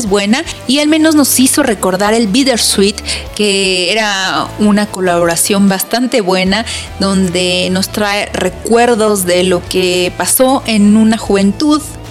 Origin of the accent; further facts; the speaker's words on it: Mexico; O no sé, soy mexicana.